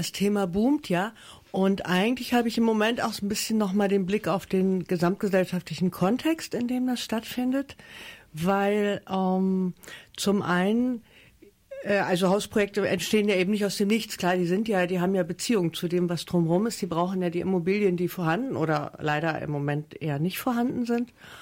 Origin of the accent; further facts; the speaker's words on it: Berlin, Germany; ich komme ja aus Schöneberg